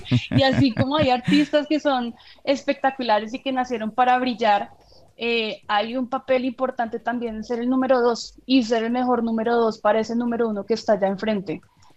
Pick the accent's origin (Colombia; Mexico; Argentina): Colombia; now in United States; qué honor poder contar mi historia colombiana dentro del circuito de teatros en Estados Unidos